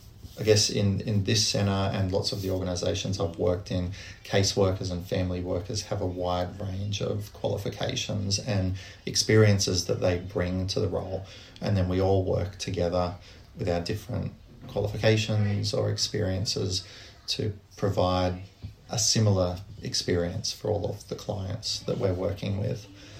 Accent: Australia; And I would say, no, I'm not American. I'm …. I'm from Australia.

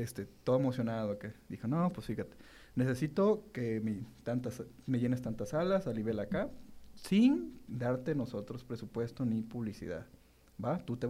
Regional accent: Mexico; Digo, porque soy mexicano.

